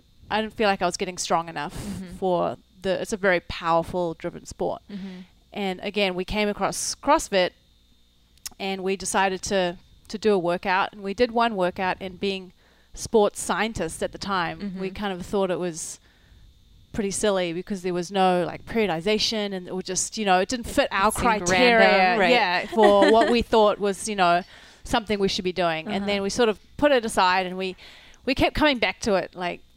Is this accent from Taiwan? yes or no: no; New Zealand; also born or lived in South Africa; I was born in South Africa. Okay. And we moved to New Zealand when I was about 12.